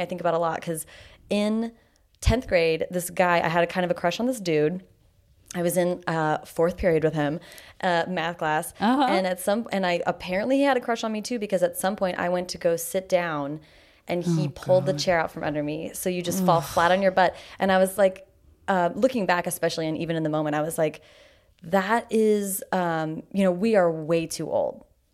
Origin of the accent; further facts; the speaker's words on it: Seattle, Washington, United States; moved away as an adult; I moved from Seattle to, all of my family's in Seattle, so moving there for college felt like, it was like, okay, we're away from home, but we're also like in grandma's backyard, basically.